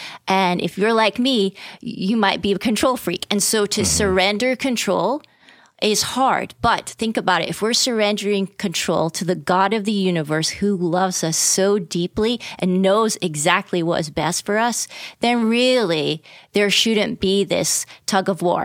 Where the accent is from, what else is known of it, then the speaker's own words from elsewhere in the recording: Scotland, United Kingdom; I grew up in Scotland